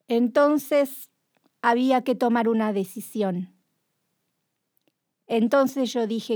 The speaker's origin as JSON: {"language": "Spanish", "town": "Alía", "region": "Extremadura", "country": "Spain", "said": "Yo soy de Extremadura. Y la parte de la que yo soy, que soy de Alía, a 18 kilómetros de Guadalupe, es un terreno muy seco, mucha calor."}